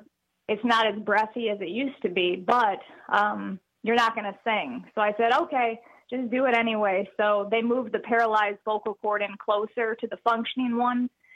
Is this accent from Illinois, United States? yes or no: yes; Chicago, Illinois, United States; I grew up in Chicago, Illinois. So we spent summers in Wisconsin.